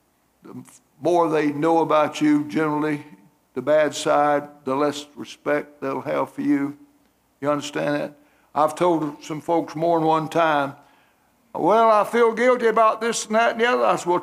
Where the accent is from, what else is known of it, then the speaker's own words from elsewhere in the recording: Florida, United States; also born or lived in Georgia; We moved to Florida when I was in the third grade and lakes everywhere.